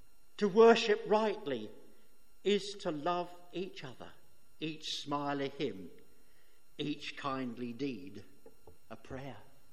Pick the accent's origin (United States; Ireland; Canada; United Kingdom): United Kingdom; We're British people. When we go abroad, do we behave well?